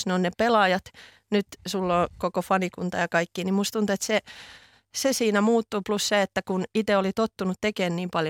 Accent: Tampere, Pirkanmaa, Finland; mä tuun Tampereelta ja mulla on ollut jo valmiiksi ihan pienestä asti

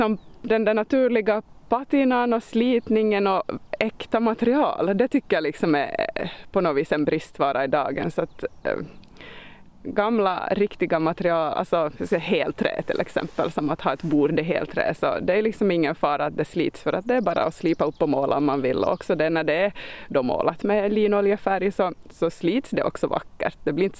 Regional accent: Esse, Ostrobothnia, Finland; när jag växte upp i Esse och liksom blev vuxen och skulle iväg så ville jag så långt bort det bara går

